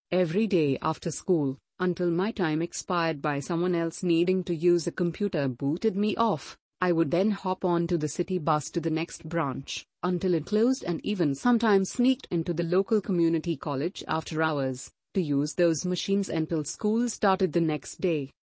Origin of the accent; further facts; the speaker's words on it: San Bernardino, California, United States; born there